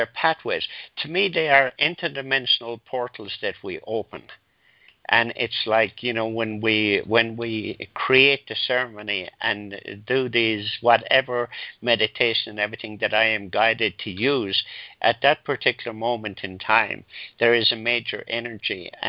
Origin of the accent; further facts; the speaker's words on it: Ireland; I remember when I was growing up in Ireland